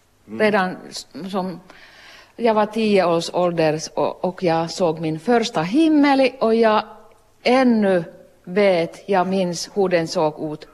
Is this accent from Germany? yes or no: no; Savonia, Finland; Swedish is a second language; Jag är från Savolax och svenska är inte min kanske den starkaste, men jag gjorde det.